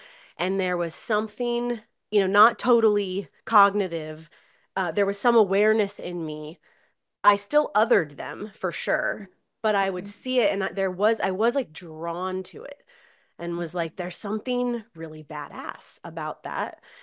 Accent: Florida, United States; I'm from Florida and we're in the Keys.

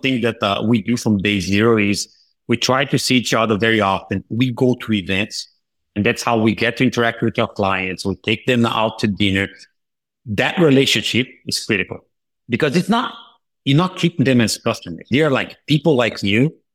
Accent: Brazil; accent: Brazilian; English is a second language; No silos, though, I should say. That's my Brazilian accent coming through.

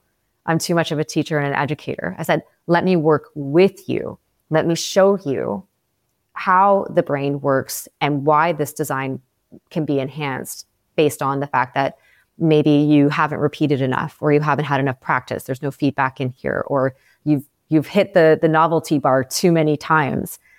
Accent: Toronto, Ontario, Canada; We're both from Toronto. It was a local organization here in Toronto.

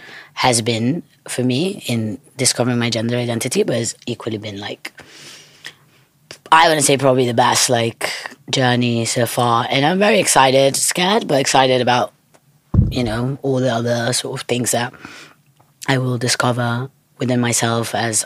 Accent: Italy; English is a second language; Obviously, I grew up in Italy

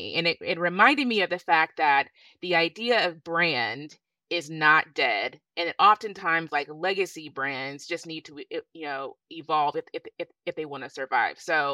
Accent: Texas, United States; But one thing that I really love about being a Texan is that we have a strong sense of loyalty to our state and to the people that live here. It's part of who we are as Texans

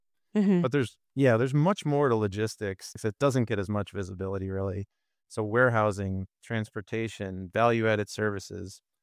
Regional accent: Detroit, Michigan, United States; And growing up in Detroit, I thought that would lead me to a career in the auto industry.

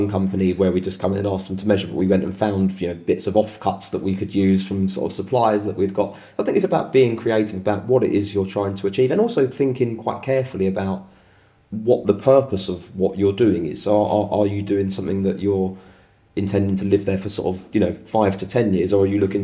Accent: London, United Kingdom; I am a Londoner.

